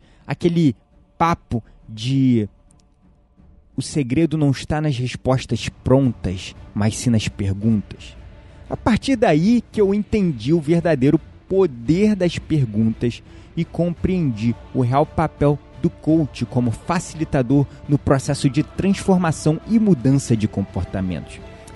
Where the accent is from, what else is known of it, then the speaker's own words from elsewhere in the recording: Rio de Janeiro, Brazil; Assim, como qualquer carioca nascido e criado numa cidade perigosa